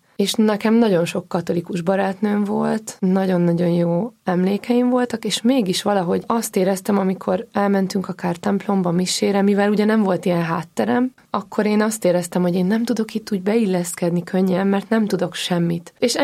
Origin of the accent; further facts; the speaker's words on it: Sátoraljaújhely, Borsod-Abaúj-Zemplén, Hungary; also born or lived in Veszprém; Én oda jártam egyetemre, és Sátoraljaújhelyi vagyok, úgyhogy nagyon messze van a kettő egymástól.